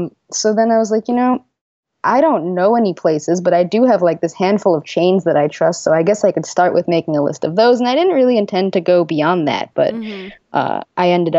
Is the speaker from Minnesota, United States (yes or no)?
no; New York City, New York, United States; Yeah, I'm from New York City originally. I grew up uptown